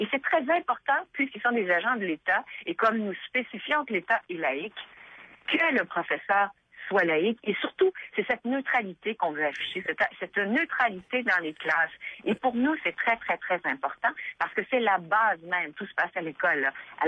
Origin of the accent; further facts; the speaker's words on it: Quebec, Canada; Vous et moi, on est Québécois, on a pas mal les mêmes valeurs